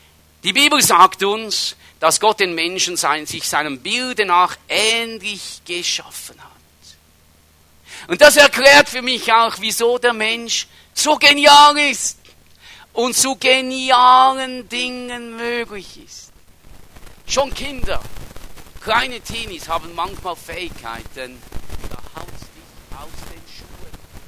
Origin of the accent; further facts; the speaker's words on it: Switzerland; Und die meisten von uns haben die uns als Schweizer Bürger oder Bürgerinnen ausweist.